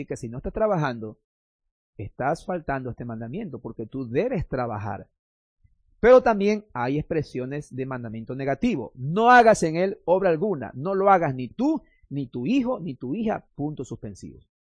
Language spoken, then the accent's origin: Spanish; Guayaquil, Guayas, Ecuador; como nosotros decimos, como buen guayaquileño, nos sacamos el aire, sudamos la gota gorda